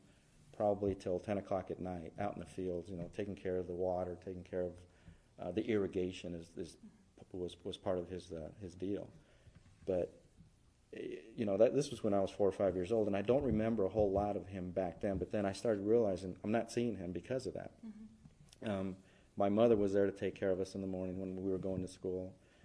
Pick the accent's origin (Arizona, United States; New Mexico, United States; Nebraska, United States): Arizona, United States; El Mirage; born there; I was born here in Arizona in El Mirage, a little town just a little bit south, northwest of here.